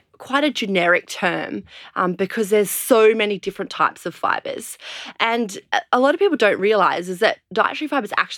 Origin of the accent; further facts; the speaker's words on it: Australia; accent: bogan; I'm from Australia, hence the slightly bogan accent.